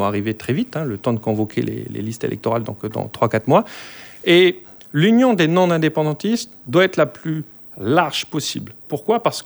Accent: Poya, New Caledonia; Je suis de Poya, ma commune est coupée en deux.

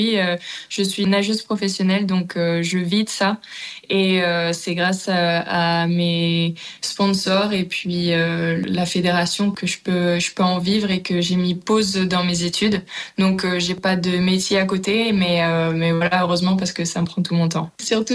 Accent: New Caledonia; moved away as an adult; also born or lived in United States; Je viens de Nouvelle-Calédonie, c'est vraiment mon île de cœur et chez moi

